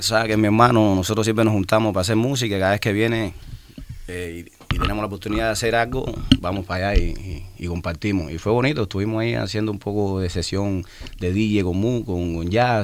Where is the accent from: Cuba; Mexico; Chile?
Cuba; No, ahí en Cuba, tú sabes, lo de los barcos, no cogemos muchos barcos ahí